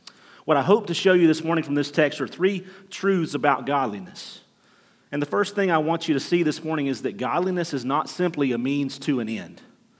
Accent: Alabama, United States; moved away; We're originally from Alabama, in case the accent didn't give it away. We've been gone for 20 years, but I haven't been able to shake that yet.

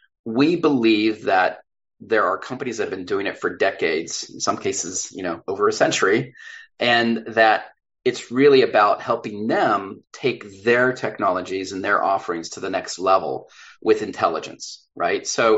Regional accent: California, United States; I was born and raised a farmer in Northern California.

